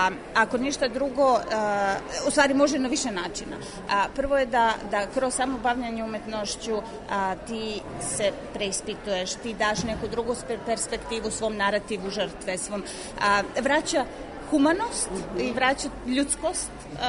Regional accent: Belgrade, City of Belgrade, Serbia; now in London, United Kingdom; Ja sam pozorišni reditelj poreklom iz Beograda, ali zadnjih 15 godina živim u Londonu.

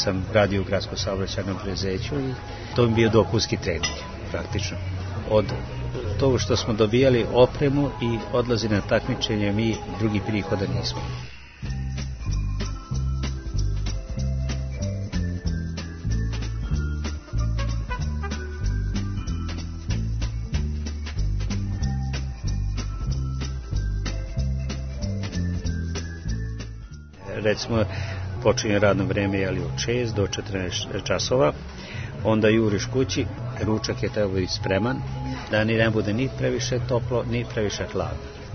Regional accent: Serbia; ali kod nas u Srbiji malo bilo profesionalnih ekipa.

